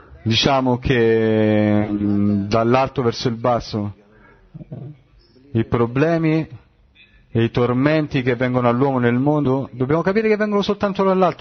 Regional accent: Rehovot, Central District, Israel; Io sono di Rehovot

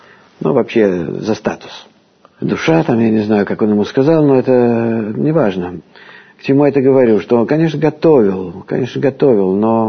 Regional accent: Vitebsk, Vitebsk Region, Belarus; born there; Да, я родился в Витебске

